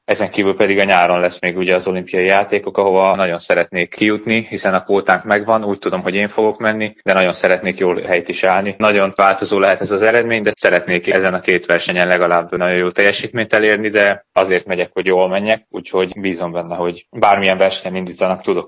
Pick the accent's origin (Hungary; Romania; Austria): Hungary; Sok szerepe talán nincs annak, hogy én magyar vagyok, szerencsére nem kezelnek külön.